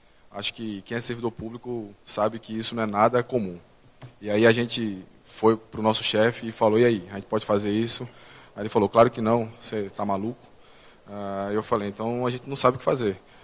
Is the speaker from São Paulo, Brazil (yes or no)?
no; Recife, Pernambuco, Brazil; Eu sou recifense, então estar aqui numa terra tão distante e tão fria é um prazer.